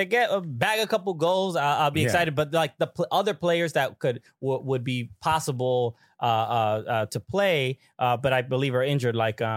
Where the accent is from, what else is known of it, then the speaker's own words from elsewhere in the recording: New York, United States; I'm from New York, right?